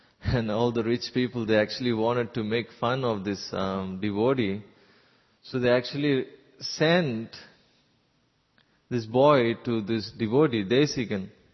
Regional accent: Ranipet, Tamil Nadu, India; now in the West; It's like I took a taxi from Chennai to my hometown, Ranipet.

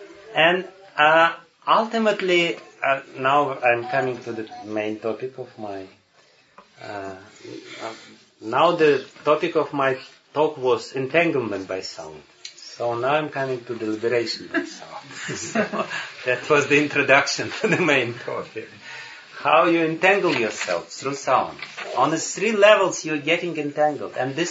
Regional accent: Tashkent, Uzbekistan; English is a second language; moved away; also born or lived in Sweden; I'm from Tashkent, which is Uzbekistan, and it's a south kind of place with a lot of energy there and a lot of, you know, smells and everything.

